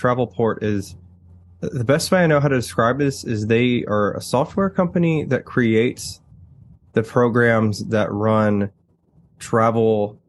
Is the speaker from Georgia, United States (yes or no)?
no; Tennessee, United States; Yeah, it's the same for me growing up in Tennessee.